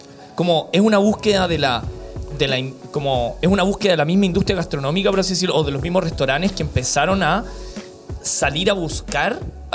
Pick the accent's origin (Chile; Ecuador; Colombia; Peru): Peru; born there; viviendo en Perú, habiendo nacido en Perú